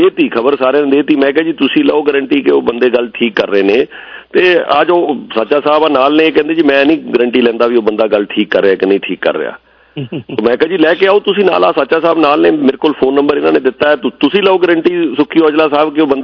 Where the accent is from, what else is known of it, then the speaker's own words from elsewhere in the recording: Punjab, India; ਮੈਂ ਖੁਦ ਜੇ ਉੱਥੇ ਕੋਈ ਵਧੀਆ ਚੱਲ ਰਿਹਾ ਹੁੰਦਾ ਤੇ ਤੁਸੀਂ ਅਸੀਂ ਇੱਥੇ ਨਾ ਆਉਂਦੇ, ਲੇਕਿਨ ਅਸੀਂ ਉੱਥੇ ਦੇ ਲੋਕ